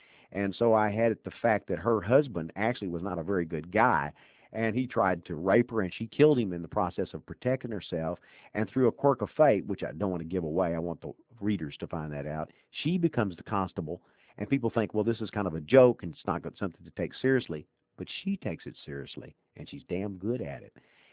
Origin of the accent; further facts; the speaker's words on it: Texas, United States; When I was growing up in East Texas in the 1950s, I was 50s and early 60s and middle 60s, all the way up to the late 60s almost